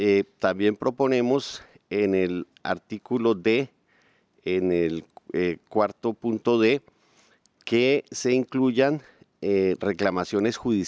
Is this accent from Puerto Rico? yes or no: no; Colombia; Como congresista colombiano, quiero hacer aportes